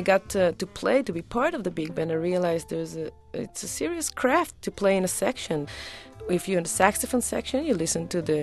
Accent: Tel Aviv, Tel Aviv District, Israel; English is a second language; my two brothers were already playing in a big band in my hometown in Tel Aviv.

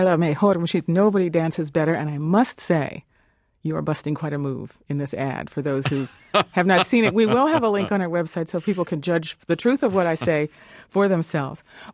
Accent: Brooklyn, New York, United States; I'm sorry, I'm from Brooklyn. It's just taking me a minute.

